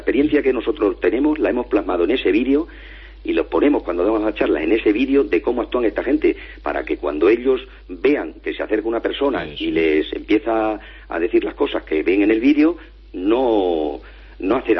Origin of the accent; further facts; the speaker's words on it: Extremadura, Spain; como se suele decir en mi tierra, que yo soy extremeño